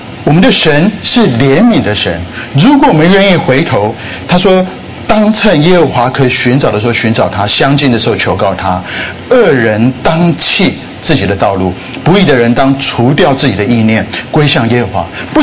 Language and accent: Chinese; Taiwan; 在台湾，我从台湾来，我不好意思这么说，前一阵子台湾有流行一句话